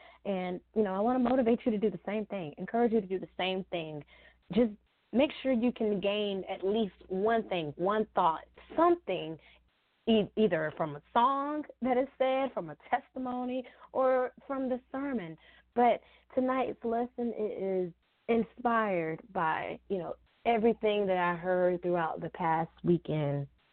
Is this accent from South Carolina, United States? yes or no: yes; Hartsville, South Carolina, United States; now in Florence, United States; So shout out to my hometown, Hartsville, and to my current town where I live, Florence, in the great PD area, and to the great state full of southern hospitality, South Carolina.